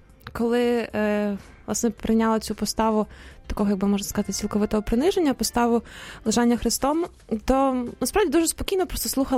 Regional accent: Kyiv, Ukraine; бо я, власне, з Києва родом, так, якби, теж ходила як молодь до парафії Святого Олександра

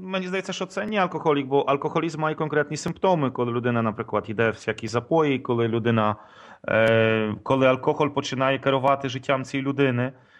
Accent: Poland; я сам поляк

